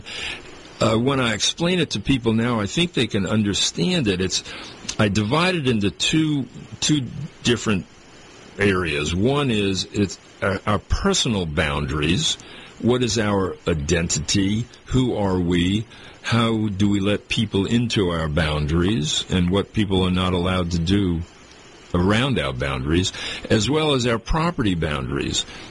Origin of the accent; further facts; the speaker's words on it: Georgia, United States; When we go out, we like to say we're from Georgia, and everybody knows where Georgia is, and that's a lot different than being from Florida or South Carolina or North Carolina.